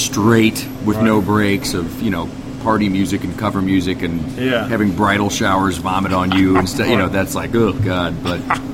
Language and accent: English; St. Louis, Missouri, United States; I was born and raised in South St. Louis, right by Ted Drew's